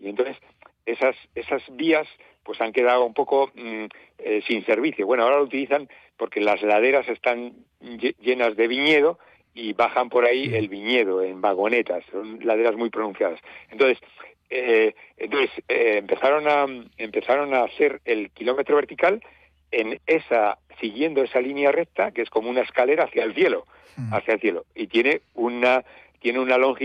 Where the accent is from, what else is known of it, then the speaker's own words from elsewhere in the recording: Matienzo, Cantabria, Spain; el echar a andar en Matienzo, pues sí, aparte que es mi pueblo